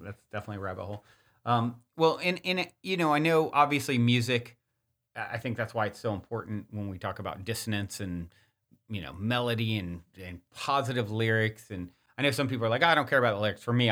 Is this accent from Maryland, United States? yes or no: no; Virginia, United States; Virginia.